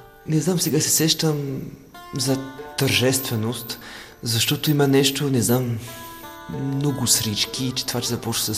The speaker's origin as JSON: {"language": "Bulgarian", "country": "France", "said": "аз съм французин и гей"}